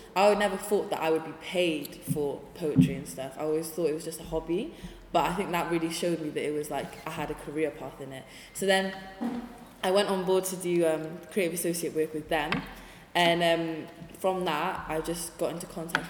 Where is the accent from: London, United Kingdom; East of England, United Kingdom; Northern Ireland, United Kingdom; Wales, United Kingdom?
Wales, United Kingdom; Cardiff; I'm from Cardiff. My background heritage is West African and Asian, but yeah, I grew up in Cardiff my whole life.